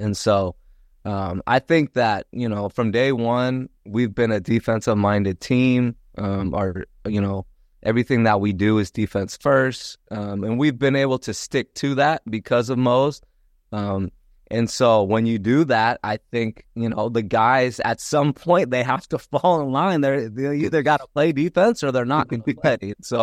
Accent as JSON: {"language": "English", "town": "Tucson", "region": "Arizona", "country": "United States", "tie": "born or raised there", "said": "Well, growing up in Tucson, Arizona, Lute Olson was like he was the man."}